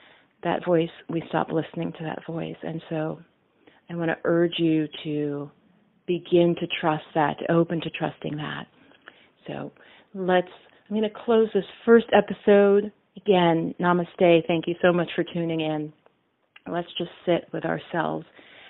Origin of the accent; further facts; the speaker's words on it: Bronx, New York, United States; Growing up in the South Bronx, a little girl, poor family